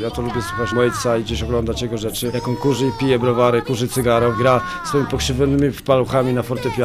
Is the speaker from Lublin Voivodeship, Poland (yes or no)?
yes; Lublin, Lublin Voivodeship, Poland; Wszystkim się wydaje, że tu niczego nie można zrobić, bo jesteśmy z Lublina.